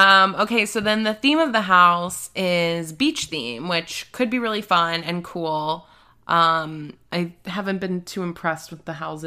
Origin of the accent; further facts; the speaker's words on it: Portland, United States; We're from Portland.